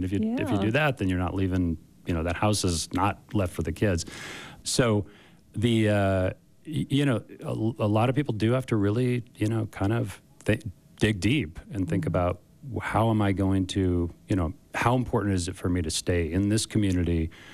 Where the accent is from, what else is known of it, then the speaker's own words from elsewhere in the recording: California, United States; now in Park City, United States; You know, I grew up in California. I ain't going back to California.